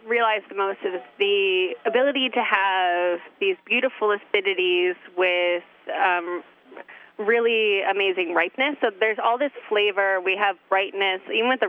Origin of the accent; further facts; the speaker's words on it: Rochester, New York, United States; No, I'm actually from just outside of Rochester. So I grew up kind of close to the Finger Lakes, but never really thought I'd come back here.